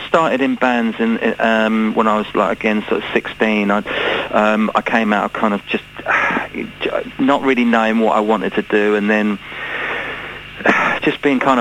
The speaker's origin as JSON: {"language": "English", "town": "Brighton", "region": "South East England", "country": "United Kingdom", "tie": "born or raised there", "said": "These were in Brighton, by the way, because I grew up in Brighton."}